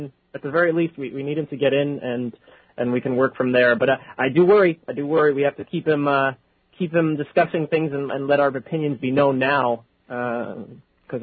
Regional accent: New Jersey, United States; every time I talk to a friend in New Jersey, you know, because I'm from New Jersey, my friends always talk about Obamamania.

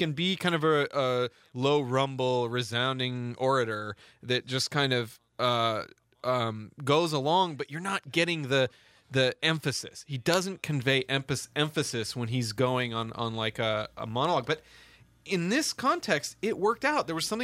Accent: Washington, United States; Jay Inslee from my home state.

